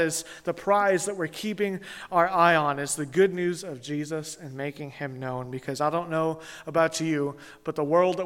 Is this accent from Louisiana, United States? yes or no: yes; Louisiana, United States; You see, we are not just from Louisiana. We are not just Baptists. We are not just Americans.